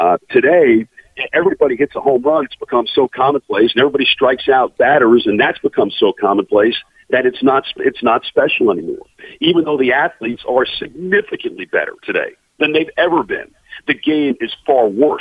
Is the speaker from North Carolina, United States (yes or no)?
no; New York, United States; I loved it growing up. I grew up in New York. I was a Met fan.